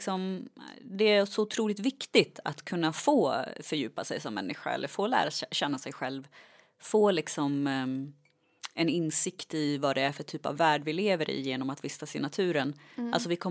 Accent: Sandviken, Gävleborg County, Sweden; Det finns det ju igen i Sandviken där jag är ifrån.

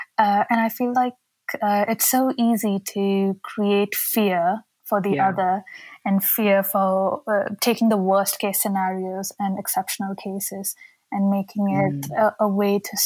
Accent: Saudi Arabia; So I grew up in Saudi Arabia

